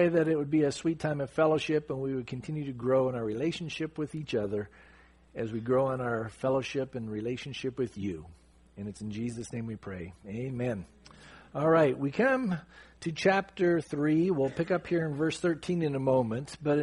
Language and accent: English; California, United States; I'm from Southern California.